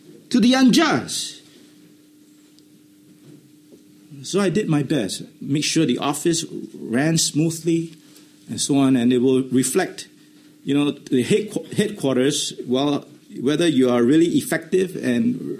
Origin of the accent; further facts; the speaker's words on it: Singapore; And so when I was being a Singaporean, I must do my national service. So when I reached 18 years old, I was conscripted.